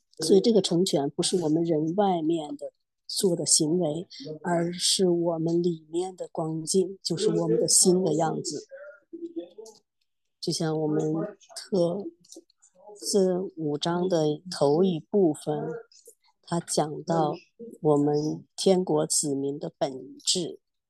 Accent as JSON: {"language": "Chinese", "country": "United States", "tie": "born or raised there", "said": "当我在美国长大的时候，我们就是这样子"}